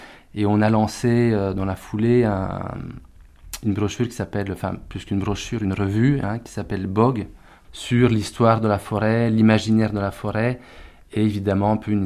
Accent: Belgium; je suis belge, vous l'entendrez à mon accent. Et du coup, on habitait avec ma compagne à Bruxelles

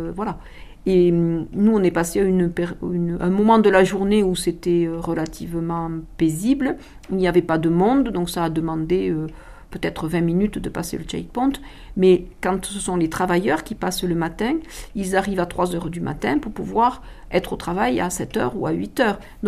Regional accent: France; quand on se promène en tant que Français, on ne vous demande rien.

